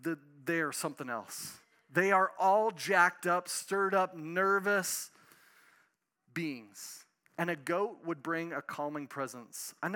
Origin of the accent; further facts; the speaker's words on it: Helena, Montana, United States; When I grew up here in Helena, as a little kid, my dad would take us to the racetrack.